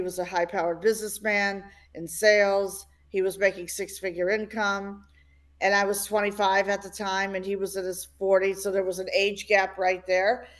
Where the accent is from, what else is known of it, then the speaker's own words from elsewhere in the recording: Minnesota, United States; was born and raised in Minnesota. I came from a Greek family.